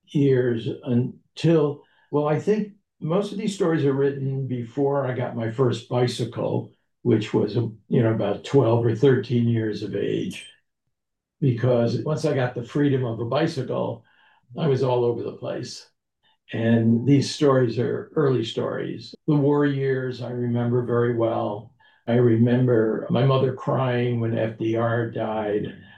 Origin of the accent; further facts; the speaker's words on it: Rochester, New York, United States; when I was a child of 6 years old growing up in Rochester, New York, and it was Christmas time. And of course, we did not celebrate Christmas at our home. We celebrated Hanukkah.